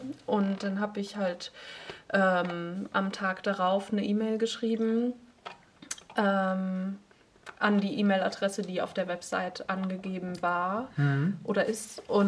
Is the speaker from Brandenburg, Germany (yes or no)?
no; Siegen, North Rhine-Westphalia, Germany; ich komme ursprünglich aus Siegen, aus Nordrhein-Westfalen. Also da bin ich geboren und aufgewachsen in der Nähe, in so einem kleinen Dorf. Mhm. Und habe dann an der Uni Siegen Kunst und Sozialwissenschaften auf Lehramt studiert.